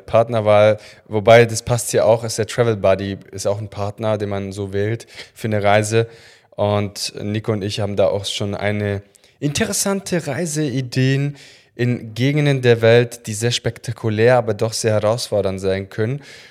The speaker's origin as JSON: {"language": "German", "country": "Italy", "said": "als Italiener"}